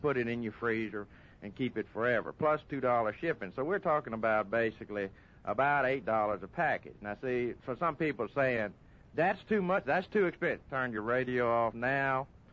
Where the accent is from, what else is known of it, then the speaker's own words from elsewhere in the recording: Tennessee, United States; Brownsville, that's about 15, 16 miles from my hometown.